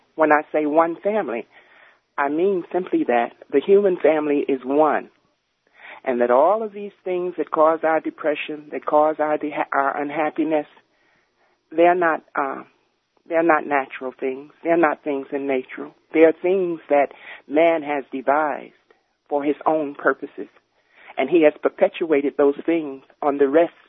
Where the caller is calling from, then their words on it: Roselle, New Jersey, United States; I'm from Roselle, New Jersey.